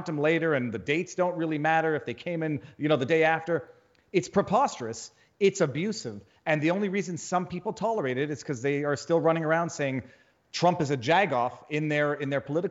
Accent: Canada; Look, I come from Canada.

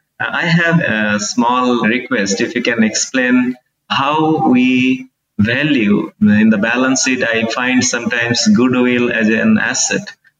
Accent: Houston, Texas, United States; I'm from Houston area.

